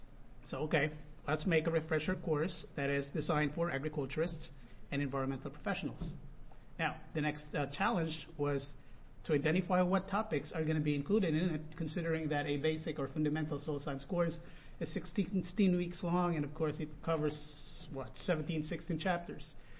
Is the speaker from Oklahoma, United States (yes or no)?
yes; Oklahoma, United States; I'm from Oklahoma, and in Oklahoma we have a lot of these problem soils, acid soils, and of course salt-affected soils